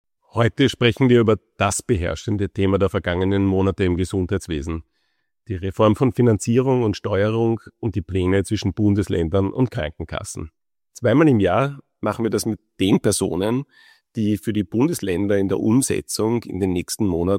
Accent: Vienna, Austria; ich entschuldige mich dafür, dass ich Vorarlberg als Wiener kaum richtig aussprechen kann.

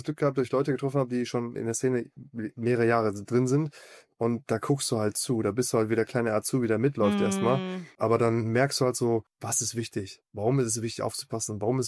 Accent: North Rhine-Westphalia, Germany; Also ich komme aus dem Raum Wuppertal, Nordrhein-Westfalen.

